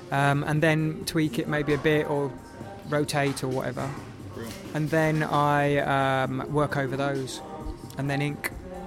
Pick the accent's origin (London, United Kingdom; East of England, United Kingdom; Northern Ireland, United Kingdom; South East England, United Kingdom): South East England, United Kingdom; Yeah, I was brought up in Kent.